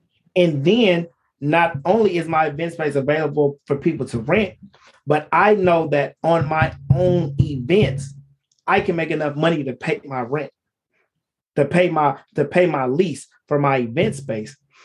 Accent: Oakland, California, United States; you grew up in Oakland, I grew up in Oakland, but the housing market in Oakland is so horrible, right?

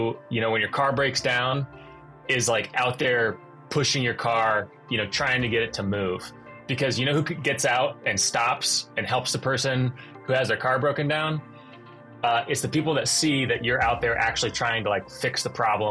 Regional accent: West Lafayette, Indiana, United States; But I was born here in the Midwest. I grew up in West Lafayette, where Purdue University is.

